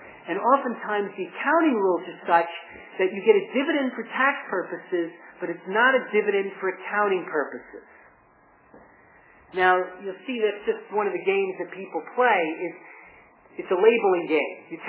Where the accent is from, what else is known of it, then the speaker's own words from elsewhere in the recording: New York, United States; Again, I'm trying to talk a little slower, but again, as a New Yorker, it's sometimes hard for me.